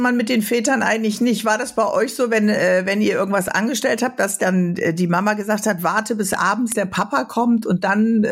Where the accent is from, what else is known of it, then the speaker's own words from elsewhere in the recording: Bremen, Germany; da mache ich ja diesen Weserstrand-Talk in meiner Heimatstadt Bremen.